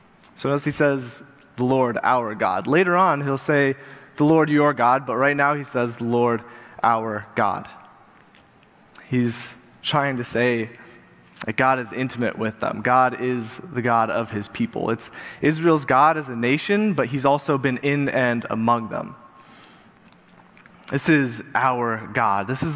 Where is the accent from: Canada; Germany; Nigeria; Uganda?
Uganda; also born or lived in Colorado; now in United States; As my dad said, I grew up in Uganda. I came here, and then in college, I moved out to Colorado